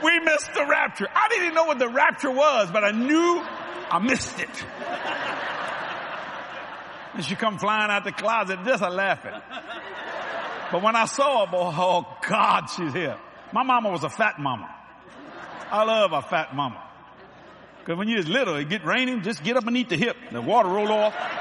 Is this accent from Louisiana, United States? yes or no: yes; New Orleans, Louisiana, United States; I was born in Algiers with the Sicilians.